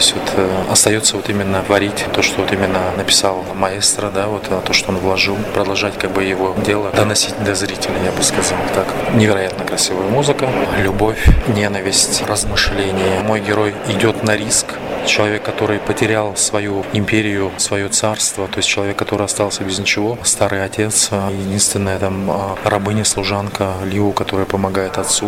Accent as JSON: {"language": "Russian", "region": "Buryatia", "country": "Russia", "said": "я сам из Бурятии, вот, и Бурятия, ну, вот монгольская кровь, я скажу, что во мне есть."}